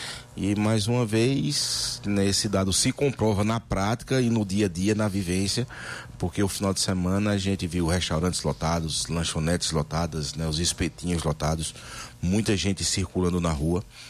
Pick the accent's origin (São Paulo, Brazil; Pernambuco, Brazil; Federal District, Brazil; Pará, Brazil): Pernambuco, Brazil; sou de Pernambuco.